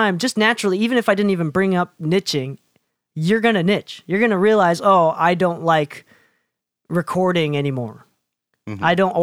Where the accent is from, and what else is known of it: Chicago, Illinois, United States; born or raised there; now in Utah, United States